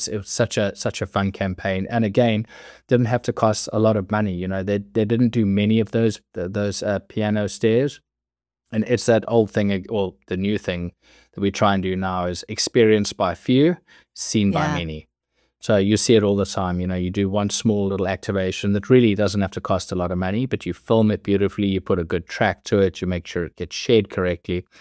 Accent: South Africa; now in United States; although I'm South African, my parents are British. So I was brought up on British comedy

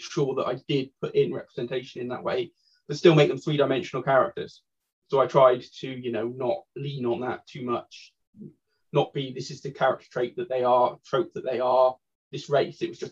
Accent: United Kingdom; And because I'm a British writer myself

